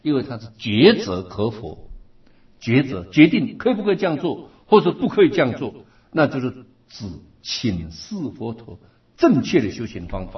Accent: China; 那我们中国人呢，听说这个贴夹都，哎呀，我们都觉得好像，对不对？我们小时候也是一样的啊。

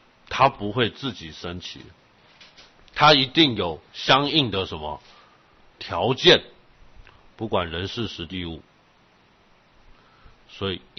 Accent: Taiwan; 我们台湾人讲话都会加一个啊，对于行菩萨道来说加一个啊字，大陆人就听得觉得很奇妙。

